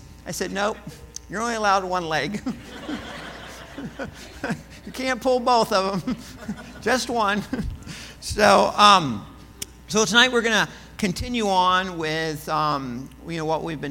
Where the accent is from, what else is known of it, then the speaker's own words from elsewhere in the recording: United States; As an American, I can go most places without a visa.